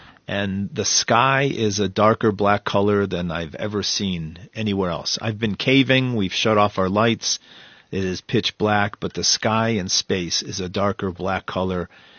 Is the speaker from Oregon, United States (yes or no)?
no; Cleveland, Ohio, United States; As you mentioned, I grew up in Cleveland, Ohio.